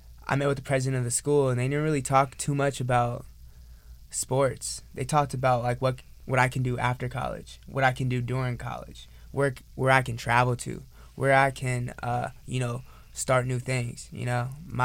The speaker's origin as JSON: {"language": "English", "town": "Pacoima", "region": "California", "country": "United States", "tie": "born or raised there", "said": "All right, so I'm from Pacoima, California, and I grew up there in the Valley, so I'm a Valley boy."}